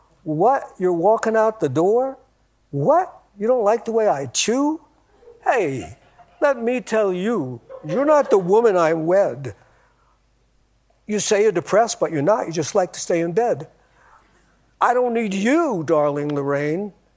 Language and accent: English; Schenectady, New York, United States; Oh, I'm from Schenectady, New York. But no, I'm from New York.